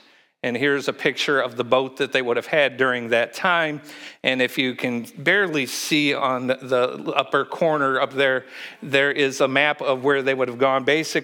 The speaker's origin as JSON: {"language": "English", "region": "Indiana", "country": "United States", "said": "I come from Indiana. And in Indiana, we have these things called tornadoes"}